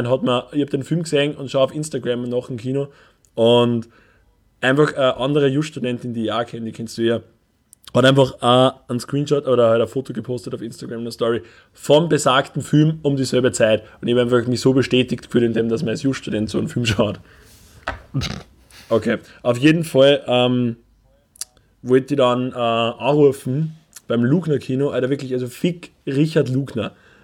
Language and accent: German; Upper Austria, Austria; wir als Oberösterreicher, die in einer von den ödesten Städten in Österreich wohnen